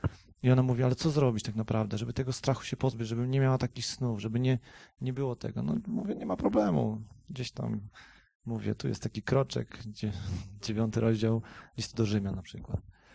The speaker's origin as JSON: {"language": "Polish", "town": "Zielona Góra", "region": "Lubusz Voivodeship", "country": "Poland", "said": "z Zielonej Góry. Należę do Kościoła Bożego w Chrystusie tam."}